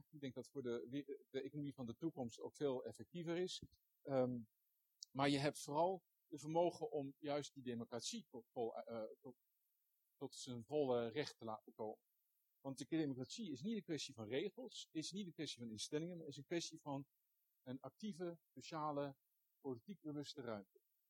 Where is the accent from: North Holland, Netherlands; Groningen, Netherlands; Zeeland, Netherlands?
Groningen, Netherlands; Ik ben altijd wel als Groninger denk ik van, nou, Groningen moet zich eigenlijk afscheiden.